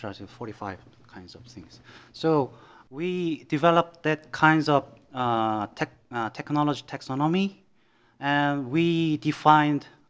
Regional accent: South Korea; Actually, I'm from South Korea

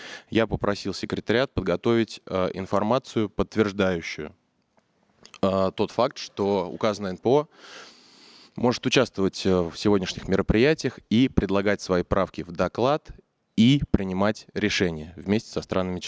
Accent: Ukraine; Я, как украинец, смогу это поддержать

